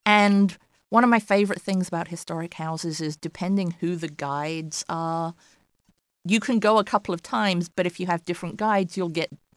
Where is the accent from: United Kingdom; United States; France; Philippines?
United Kingdom; England; where I grew up in England, close to my hometown, in the Victorian era, they found an underground shell grotto.